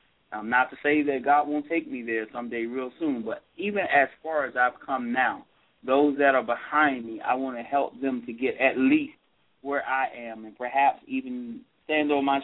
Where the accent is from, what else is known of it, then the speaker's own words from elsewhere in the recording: Quincy, United States; Quincy, or predominantly people from Quincy, in this production, because I want to give people in my hometown a chance